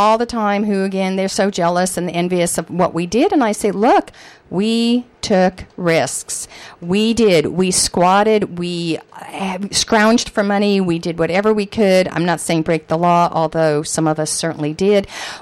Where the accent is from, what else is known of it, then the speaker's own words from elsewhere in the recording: Northridge, California, United States; I grew up in the Valley when it was white Anglo-Saxon Protestant in Northridge at the time.